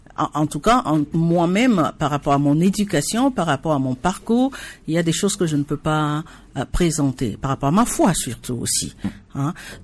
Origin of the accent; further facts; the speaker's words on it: Togo; moved away; ça fait des années que j'ai quitté le Togo, mais bon, mon pays m'appelle dans mon âme et dans ma conscience.